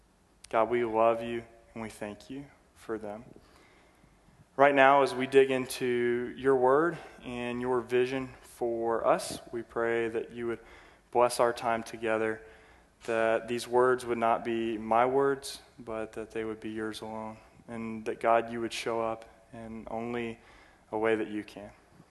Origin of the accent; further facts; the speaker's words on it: New Albany, Indiana, United States; My family is local. I'm from New Albany, Indiana. Grew up here in southern Indiana all my life. Moved away to play college basketball and then moved home from the University of Southern Indiana.